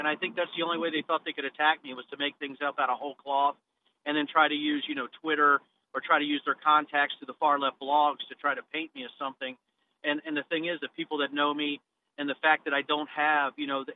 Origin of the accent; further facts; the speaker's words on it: United States; That's my right as an American.